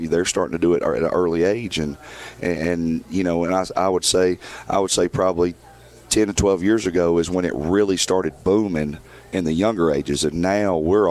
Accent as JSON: {"language": "English", "town": "Murfreesboro", "region": "Tennessee", "country": "United States", "tie": "born there", "said": "I was born here in Murfreesboro, and I've got ties here. And then I have family in Reedville, which is not very far from here. And then my mom lives in Gallatin"}